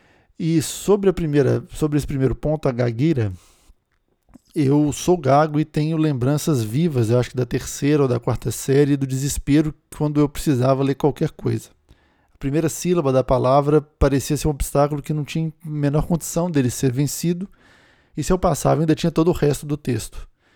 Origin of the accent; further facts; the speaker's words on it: Belo Horizonte, Minas Gerais, Brazil; moved away as an adult; now in São Paulo, Brazil; tenho 41 anos, na data de gravação desse primeiro episódio, em janeiro de 2024, sou mineiro de Belo Horizonte, radicado em São Paulo desde junho de 2010.